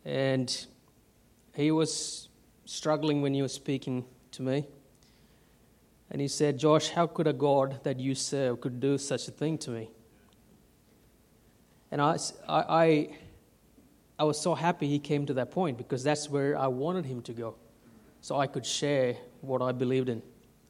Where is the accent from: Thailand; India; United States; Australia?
India; I grew up in India, and I finished school in 2003